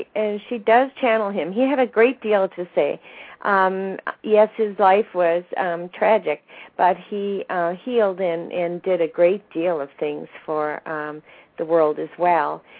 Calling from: Tomahawk, Wisconsin, United States; Excuse me, I'm from Tomahawk, Wisconsin

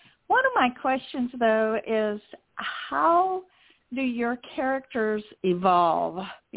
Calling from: Longview, Texas, United States; I am calling from Longview, Texas.

